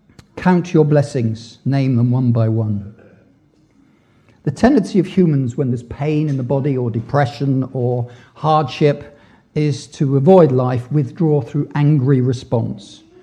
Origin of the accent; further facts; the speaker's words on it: Scotland, United Kingdom; and being Scottish with long pockets and short arms, I do turn it off